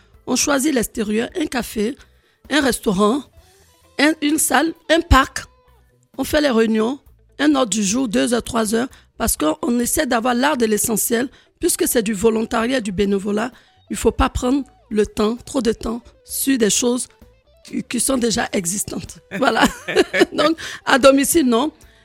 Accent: Abidjan, Côte d’Ivoire; Comme on dit chez nous à Abidjan, soyez dans nos reins.

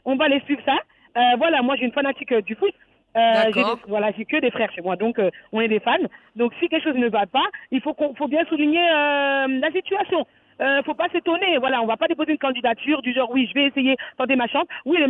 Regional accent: Mali; Et puis c'est comme la présidentielle, moi je suis malienne.

